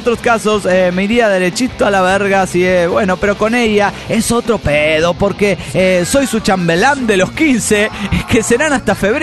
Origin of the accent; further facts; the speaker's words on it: Cancún, Quintana Roo, Mexico; de Cancún, Quintana Roo.